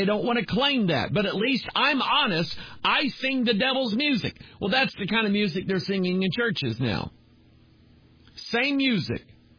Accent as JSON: {"language": "English", "country": "United States", "said": "but I'm an American, I know America, and so I'm going to speak as an American"}